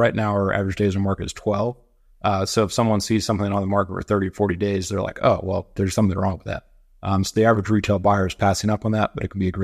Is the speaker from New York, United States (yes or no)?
no; California, United States; now in Georgia, United States; So I've been here for about 16 years, but I'm originally from California. So happy to call Georgia home and love living here.